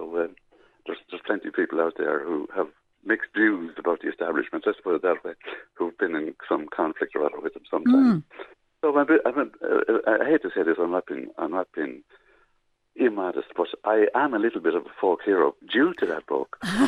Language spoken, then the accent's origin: English; Portlaoise, County Laois, Ireland; And I always start in Portlaoise, my hometown.